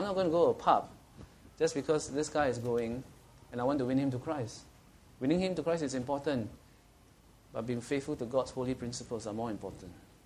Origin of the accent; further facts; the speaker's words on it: Singapore; I'm a Singaporean